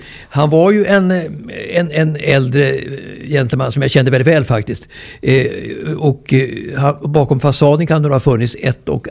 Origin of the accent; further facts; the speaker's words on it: Saltsjöbaden, Stockholm County, Sweden; Han kom ju från Orminge och jag kommer från Saltsjöbo.